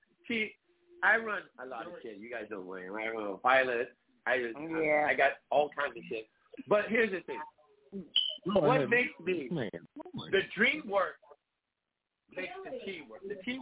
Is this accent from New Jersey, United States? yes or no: no; New York, United States; I'm doing a house show. I'm from New York. So I'm gonna do the house thing.